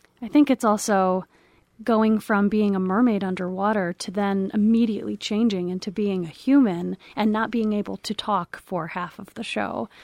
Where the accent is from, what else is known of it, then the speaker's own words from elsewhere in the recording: Portage, Michigan, United States; Well, I was born and raised in Portage, went to Portage Northern.